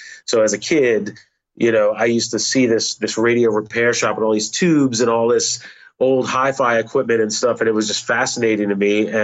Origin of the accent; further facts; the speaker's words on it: Metairie, Louisiana, United States; I grew up in a suburb of New Orleans called Metairie. It's right on. I grew up less than a mile from the New Orleans line, you know.